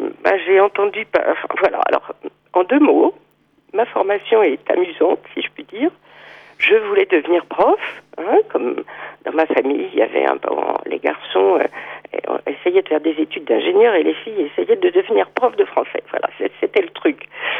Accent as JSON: {"language": "French", "region": "Brittany", "country": "France", "said": "Et je lui ai répondu « Mais je suis bretonne !»"}